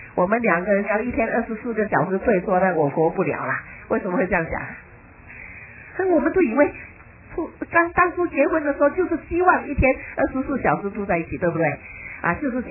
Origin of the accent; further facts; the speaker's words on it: China; 比如说我们中国人今天吃鸡鸡饭，你们喜不喜欢啊？我们中国人吃的东西啊